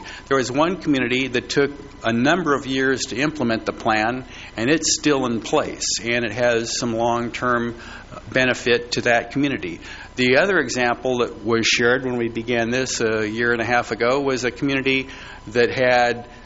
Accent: Atascadero, California, United States; being someone born and raised in Atascadero

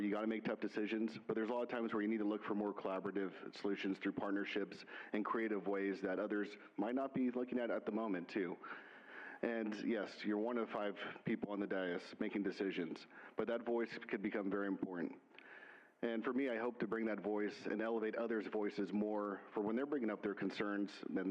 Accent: Grover Beach, California, United States; I'm born and raised in Grover Beach. I've graduated from Grover High School.

